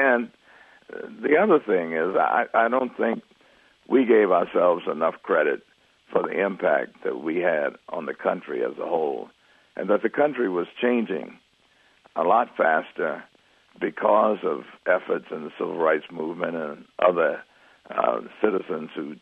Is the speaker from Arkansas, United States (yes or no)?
yes; Little Rock, Arkansas, United States; Well, it again goes back to growing up in Little Rock.